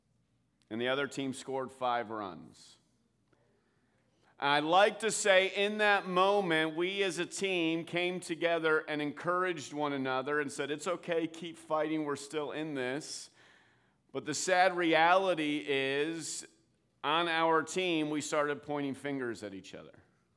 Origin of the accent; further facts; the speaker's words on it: Hershey, Pennsylvania, United States; My senior year of high school, so I grew up in Pennsylvania. Any Pennsylvanians in the house? Let's go, Pennsylvania. Yeah, all right. I grew up in the Hershey area, Chocolate Town, USA.